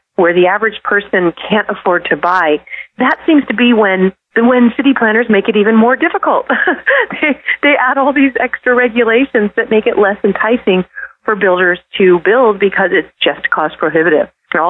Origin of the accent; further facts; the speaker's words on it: California, United States; I'm born and raised in California, and it has always been an expensive place to live.